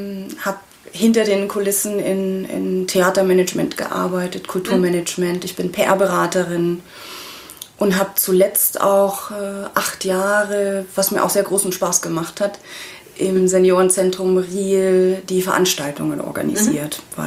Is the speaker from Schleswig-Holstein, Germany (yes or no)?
no; Bavaria, Germany; ich komme aus Bayern. Auch wenn man es jetzt nicht so direkt hört.